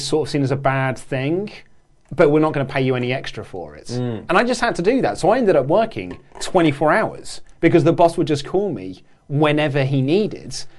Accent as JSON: {"language": "English", "country": "United Kingdom", "said": "Andy is the only one of us who is partly, we're just British."}